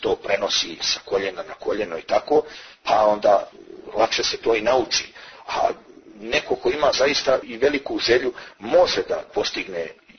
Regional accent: Montenegro; I vjerujte mi da smo mi, znači, gdje god da se pojavimo guslari iz Crne Gore, uvijek smo rado prihvaćeni

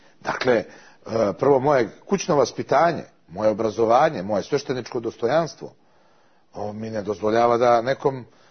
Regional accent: Serbia; ali ja vam ovdje odgovorno tvrdim da ja kao Srbin nikada to nisam planirao niti mislio.

